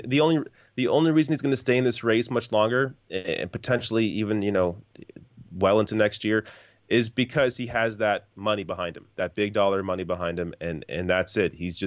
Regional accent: Canada; I'm Canadian.

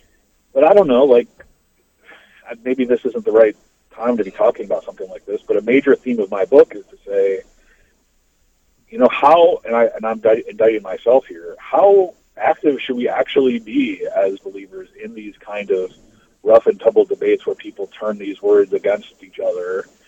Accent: Wisconsin, United States; now in New Jersey, United States; I grew up in Wisconsin, so I'm somewhat aware of what that weather used to be like, but even in New Jersey, it's nothing like

